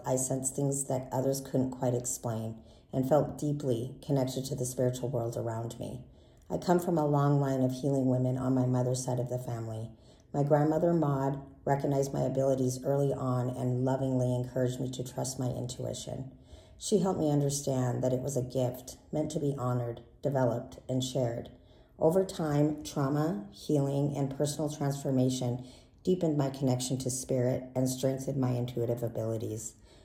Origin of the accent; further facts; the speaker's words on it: Montana, United States; now in Arizona, United States; I was born and raised in Montana and currently reside in Northern Arizona.